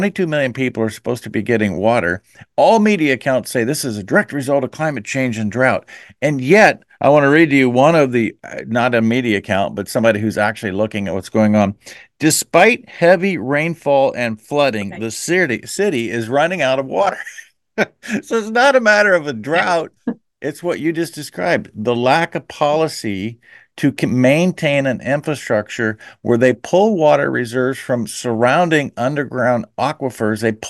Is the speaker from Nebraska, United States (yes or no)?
yes; Nebraska, United States; The state of Texas in 12-month period is increasing in legal citizens equal to that of my home state of Nebraska every year